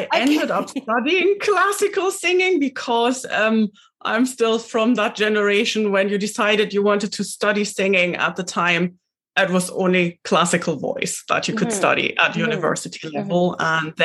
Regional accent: Germany; now in Glasgow, United Kingdom; So I'm originally from Germany. And, yeah, I landed here and that's where I stayed.

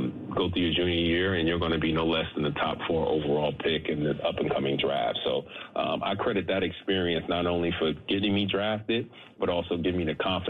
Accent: New York City, New York, United States; growing up in New York City at that particular time, there was competition in every park you walked in, young and old.

